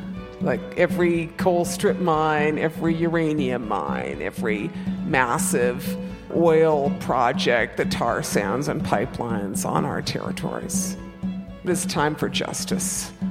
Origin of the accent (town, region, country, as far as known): White Earth Reservation, Minnesota, United States